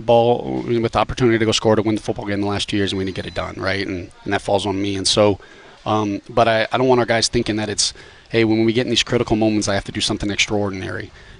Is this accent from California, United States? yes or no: no; Florida, United States